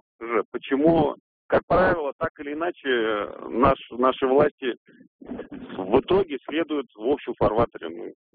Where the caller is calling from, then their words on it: Ufa, Bashkortostan, Russia; я звоню из Уфы.